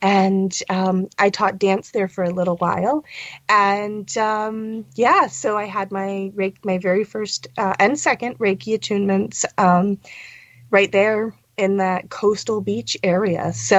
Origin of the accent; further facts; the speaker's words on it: United States; Now, my mother's British, and I was raised in the States, but my mother's British, and I had gone there many times.